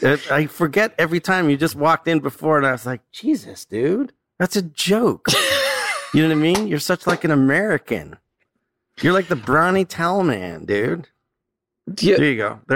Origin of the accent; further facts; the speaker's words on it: Canada; I'm like Canadian